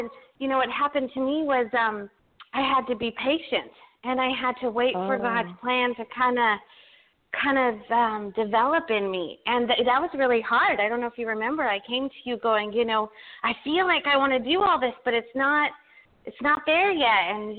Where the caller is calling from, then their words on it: Texas, United States; I am calling from South Texas.